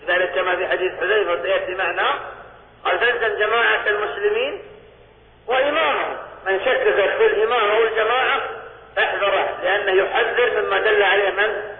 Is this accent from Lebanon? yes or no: no; Saudi Arabia; حتى عندنا في المملكة العربية السعودية